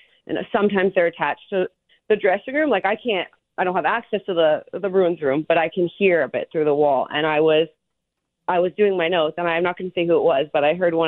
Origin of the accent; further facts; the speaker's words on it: Toronto, Ontario, Canada; I'm originally from Toronto